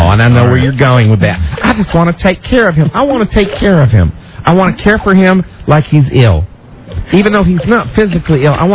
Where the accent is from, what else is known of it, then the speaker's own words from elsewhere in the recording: United States; accent: Carolina; Now, do you notice I'm talking my real accent? Because I didn't have this accent that much on the show. It's much more pronounced now that I'm back in the Carolinas.